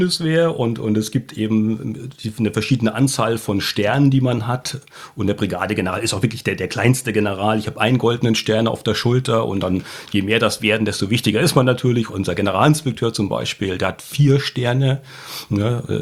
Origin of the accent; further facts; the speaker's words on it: Bavaria, Germany; Denn ich bin ja, ich weiß nicht, ob du das weißt, in Bayern geboren. Bin da eigentlich von der Herkunft Bayer, Franke, um genau zu sein.